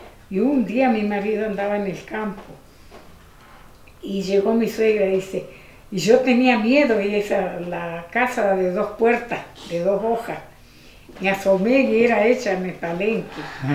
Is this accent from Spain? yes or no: no; Mirador, Río Negro, Argentina; now in Jacobacci, Argentina; Somos del Mirador, pero los vinimos a vivir a Jacobasi, después de casada y todo eso.